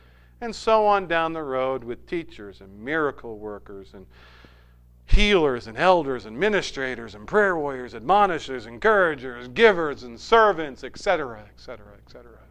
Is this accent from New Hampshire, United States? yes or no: yes; New Hampshire, United States; we come from New Hampshire. And at that time, there probably was like 15 Southern Baptist churches in the entire state, right?